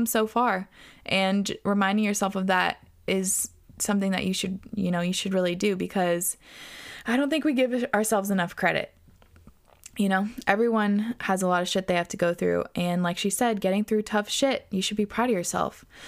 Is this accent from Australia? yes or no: yes; Australia; My parents are from India, but I was born in Australia and have been living here ever since.